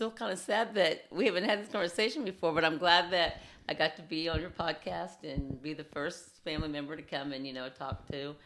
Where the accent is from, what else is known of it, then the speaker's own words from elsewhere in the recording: El Dorado, United States; it was hard as it was, you know, growing up in El Dorado.